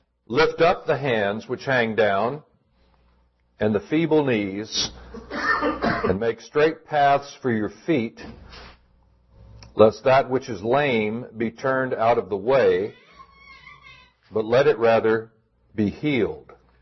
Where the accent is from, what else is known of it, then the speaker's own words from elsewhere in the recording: Florida, United States; I'm from Florida, and I live, my wife and I, just a little bit north of Orlando